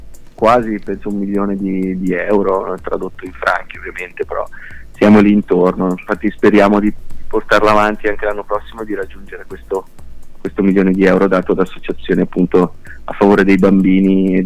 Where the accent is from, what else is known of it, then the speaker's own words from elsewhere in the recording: Stabio, Ticino, Switzerland; facendo un concerto per solidarietà appunto qua nel mio paese, a Stabio